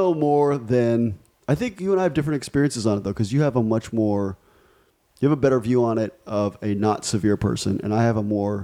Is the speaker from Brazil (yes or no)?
no; Ecuador; Listen, man, I grew up in Ecuador where there was very limited marketing in the 80s